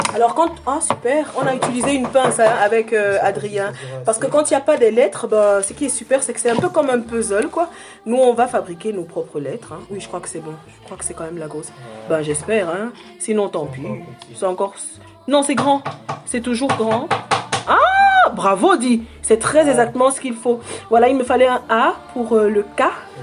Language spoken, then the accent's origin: French; Cameroon; now in Belgium; Parce que je suis originaire du Cameroun. Naturalisée belge, mais je suis originaire du Cameroun.